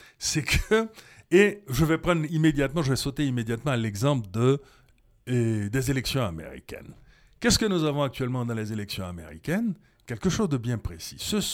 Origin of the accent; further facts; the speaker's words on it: Port-au-Prince, Ouest, Haiti; avons la descente chez des cousins, de Miami, Boston, New York, Montréal, etc., où ils ont la descente chez nous à Port-au-Prince.